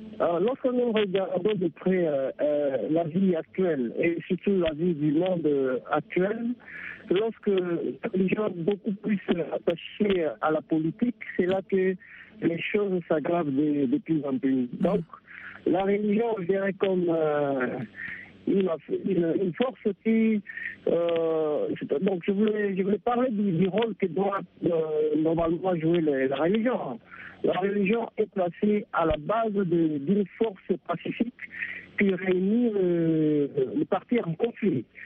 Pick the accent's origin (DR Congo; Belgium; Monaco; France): DR Congo; now in Canada; Je vous appelle à partir de Canada. Je suis congolais dans une province de la République.